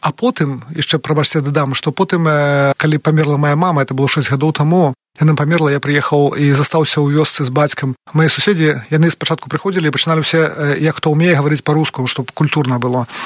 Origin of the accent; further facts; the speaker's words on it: Pinsk, Brest Region, Belarus; born there; прыехаў у вёску, там дзе выхаваўся, хаця я нарадзіўся ў Пінску